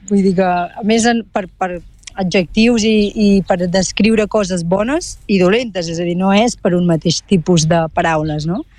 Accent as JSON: {"language": "Catalan", "town": "Girona", "region": "Catalonia", "country": "Spain", "accent": "Girona", "said": "al final el meu accent és de Girona, sóc de Girona i no m'agrada canviar-lo per l'entorn on visc"}